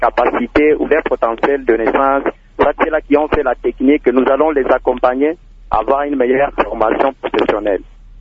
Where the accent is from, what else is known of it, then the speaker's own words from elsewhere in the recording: Manono, Tanganyika, DR Congo; Je suis ressortissant de Manono.